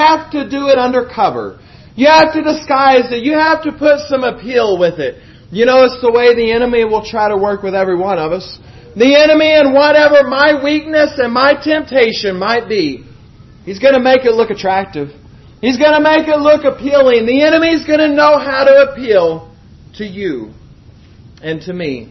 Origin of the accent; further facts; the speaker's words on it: United States; Well, I'm from America, so I thought, let's see what this is about.